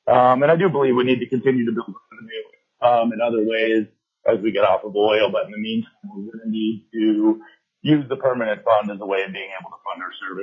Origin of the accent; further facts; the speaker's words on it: Alaska, United States; I'm actually born and raised in Alaska. I'm a product of the Alaska public education system from kindergarten through my master's degree at the university.